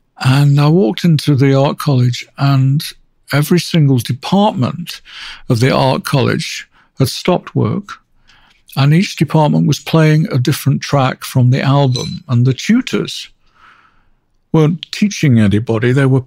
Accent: Manchester, North West England, United Kingdom; I grew up in Manchester, outside Manchester.

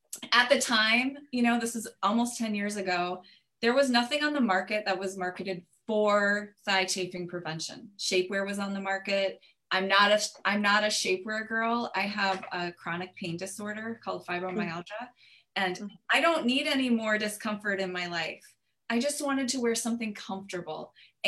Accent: Minnesota, United States; now in Houston, United States; I get it. I'm a transplant. I'm from Minnesota and I moved to Houston about.

